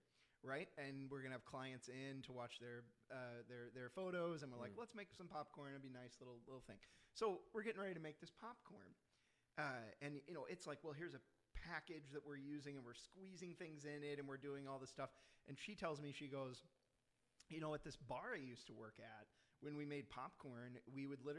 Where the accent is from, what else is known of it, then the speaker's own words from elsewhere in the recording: Illinois, United States; I was in my hometown, which is in, like I say, in central Illinois.